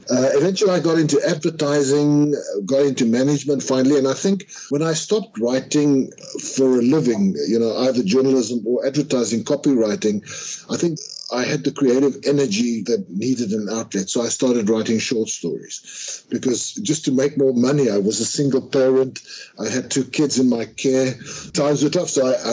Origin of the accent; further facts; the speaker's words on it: Klerksdorp, North West, South Africa; growing up in Clarksdorp in a blue-collar neighborhood